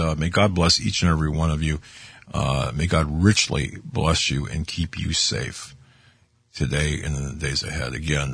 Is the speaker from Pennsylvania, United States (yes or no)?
yes; Erie, Pennsylvania, United States; I followed a group of illegals, children from McAllen to my hometown of Erie, and it was a stopping point for a while.